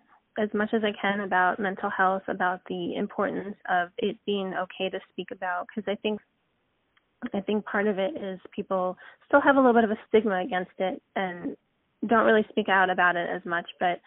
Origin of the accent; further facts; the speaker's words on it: Las Vegas, Nevada, United States; And so I was really excited to finally get to meet everybody because I'm from Las Vegas.